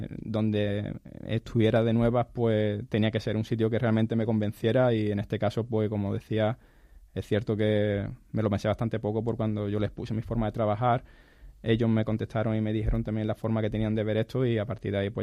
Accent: La Línea de la Concepción, Andalusia, Spain; que yo soy de La Línea, tuve la oportunidad también de jugar allí en el primer equipo de la Balona.

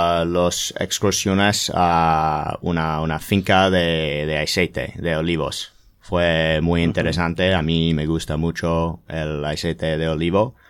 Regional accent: Ohio, United States; Yo soy de Ohio.

